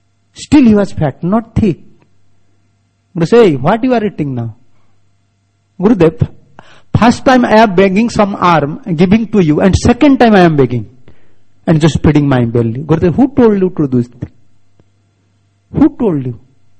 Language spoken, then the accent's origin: English; India; English is a second language; My pronunciation is a little different because I am from India and I usually am not speaking English.